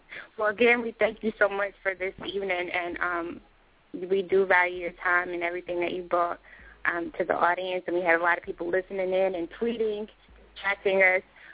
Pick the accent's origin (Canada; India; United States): United States; Killeen, Texas; also born or lived in Ohio; Yeah, that's where I was raised. Ohio made, Killeen, Texas raised.